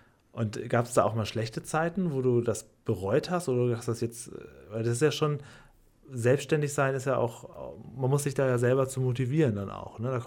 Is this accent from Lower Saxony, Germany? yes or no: yes; Drochtersen, Lower Saxony, Germany; In Norddeutschland, also ich komme aus Stade, Drochtersen eigentlich. Und da kommt der Name ursprünglich her, aus meiner Seite.